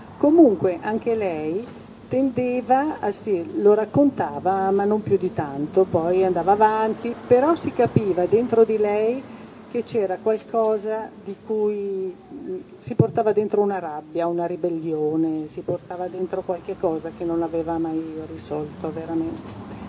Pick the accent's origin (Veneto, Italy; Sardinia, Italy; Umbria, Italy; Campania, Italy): Veneto, Italy; born there; moved away; io sono nata in provincia di Treviso